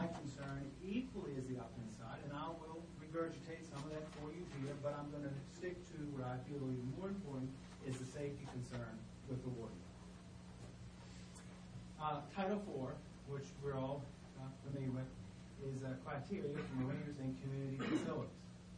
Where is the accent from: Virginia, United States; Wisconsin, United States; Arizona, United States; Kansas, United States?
Virginia, United States; which I always referred to as the police pier growing up on the Lafayette River. That's where I've spent my whole life